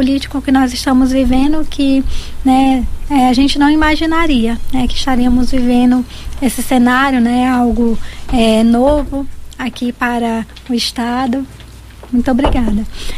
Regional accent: Roraima, Brazil; also born or lived in Manaus; eu tenho 33 anos de idade, falando a minha idade aqui. Então, eu sou roraimense de coração, porque eu só nasci em Manaus, na capital, né, do Amazonas, mas eu fui criada aqui em Roraima. Minha mãe me trouxe quando eu tinha 6 meses, né?

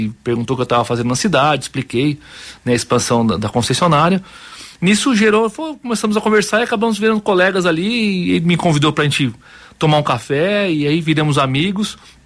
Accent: São Paulo, Brazil; also born or lived in Marília; Eu morava em Marília, na verdade, há 11 anos, mas eu sou nascido e criado na Grande São Paulo.

